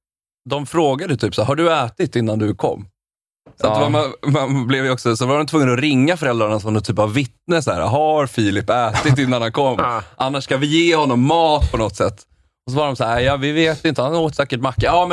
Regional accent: Tumba, Stockholm County, Sweden; Jag är uppväxt i Tumba. I norra Botkyrka

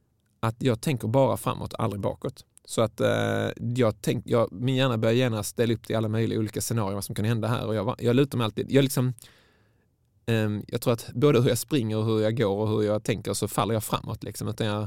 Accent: Malmö, Skåne, Sweden; Jag är från Malmö

